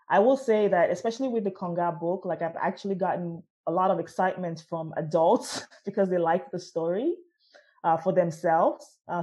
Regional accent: Port Harcourt, Rivers, Nigeria; now in United States; Born and raised in Port Harcourt, PH, Nigeria, and then came to the United States.

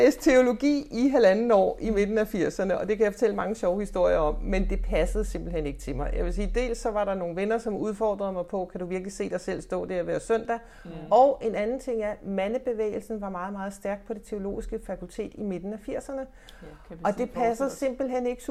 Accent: Copenhagen, Capital Region of Denmark, Denmark; Jeg er, som det, man sikkert kan høre på dialekten, født og opvokset i København, midt i København.

